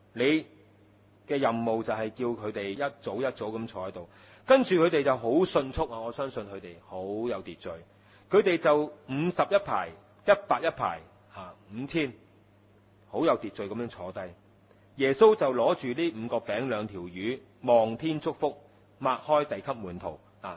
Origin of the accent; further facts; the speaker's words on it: China; 我哋中國人有句成語呀，塞翁失馬焉知非福呀。